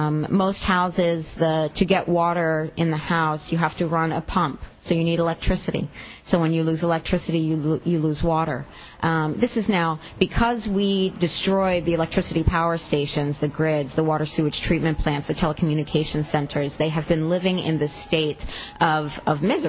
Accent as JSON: {"language": "English", "country": "United States", "said": "So I'm an American. I don't speak Arabic except for... My parents spoke English at home"}